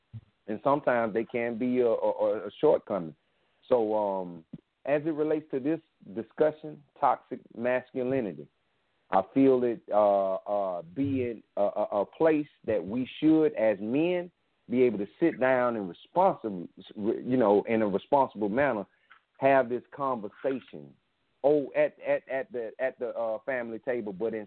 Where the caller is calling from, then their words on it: Columbia, South Carolina, United States; I'm calling from Columbia, brother.